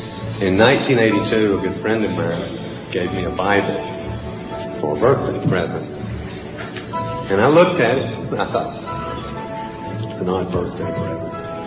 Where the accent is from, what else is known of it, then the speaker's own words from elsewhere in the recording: Dauphin Island, Alabama, United States; I'm from Dauphin Island. I'm 43 years old. Fix me 43 years old. And I wasn't raised in a church.